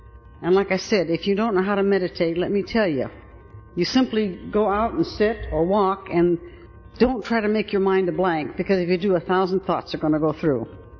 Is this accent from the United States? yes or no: yes; Reno, Nevada, United States; I was born and raised in Reno.